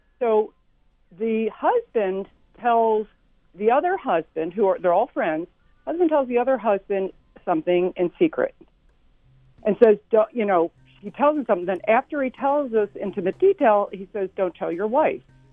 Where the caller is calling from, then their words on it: Pennsylvania, United States; I'm calling from Upper Bucks County, across the Delaware River.